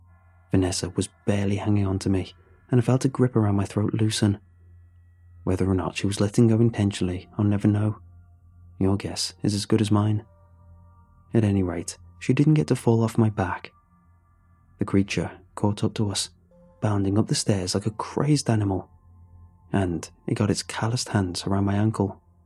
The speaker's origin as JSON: {"language": "English", "region": "West Virginia", "country": "United States", "said": "Seeing as I am from West Virginia, I was quite a ways away from home."}